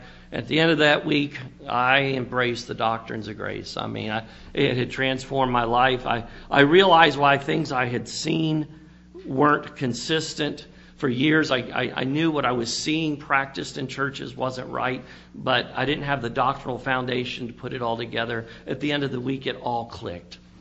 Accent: Florida, United States; moved away as an adult; We're moving to Louisiana. We're Florida crackers, born and raised in Florida.

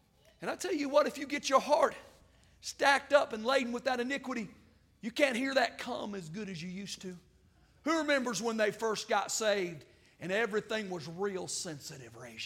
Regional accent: Arkansas, United States; You'll have to forgive me, I'm from Arkansas

